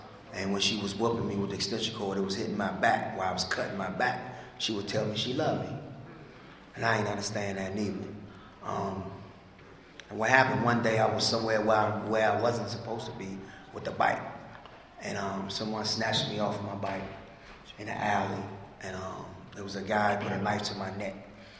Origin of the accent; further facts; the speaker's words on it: Washington, District of Columbia, United States; You know, I grew up in Washington, D.C., you know, and in a wonderful neighborhood.